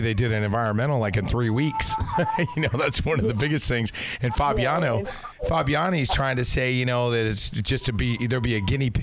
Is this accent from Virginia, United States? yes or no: no; San Diego, California, United States; And I'm born and raised in San Diego, and I tell you, man, we want them to stay.